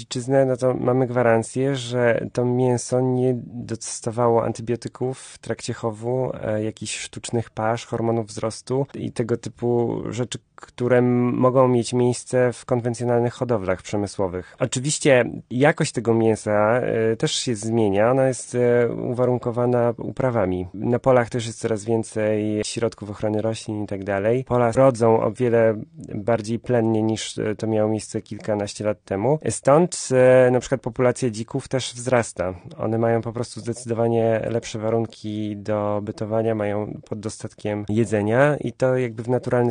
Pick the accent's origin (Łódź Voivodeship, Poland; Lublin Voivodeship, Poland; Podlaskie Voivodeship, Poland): Łódź Voivodeship, Poland; Rydzyny; W Rydzynach, w Leśniczówce ja się wychowałem, tam mój ojciec był leśniczym do spraw łowieckich